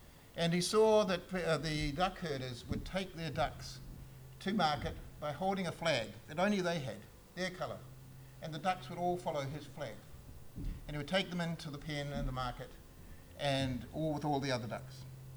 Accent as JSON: {"language": "English", "town": "Christchurch", "region": "Canterbury", "country": "New Zealand", "tie": "born or raised there", "said": "I remember growing up near Christchurch, going out to see aunts and uncles out in Hararata and places like"}